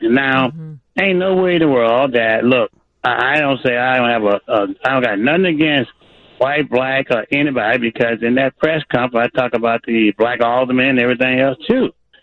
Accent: Southern US, United States; But listen, guys, I was raised in the South where we could not take and walk on the other side of the street or walk in the same washroom or drink out the same water fountain

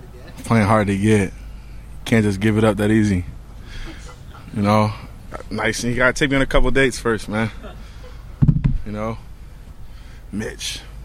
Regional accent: New Jersey, United States; But I'm from Jersey, so my family's there, so I feel cool.

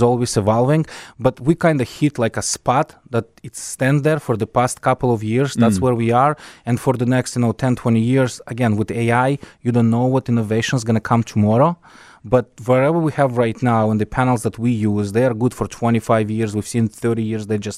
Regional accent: Moldova; English is a second language; now in United States; Yeah, I'm from Moldova.

